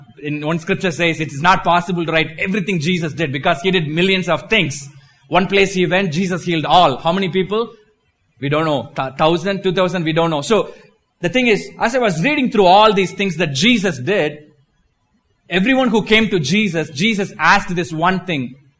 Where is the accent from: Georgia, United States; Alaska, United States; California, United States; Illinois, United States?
Georgia, United States; Atlanta; And also I'm doing some ministry in Atlanta, Georgia. I'm from Atlanta, Georgia.